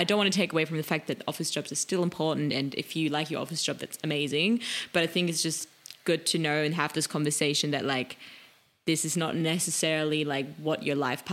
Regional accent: Germany; English is a second language; Like growing up in Germany

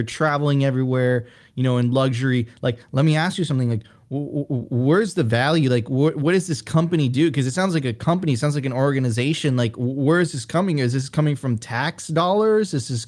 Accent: Venezuela; I'm originally from Venezuela, so I've seen corruption.

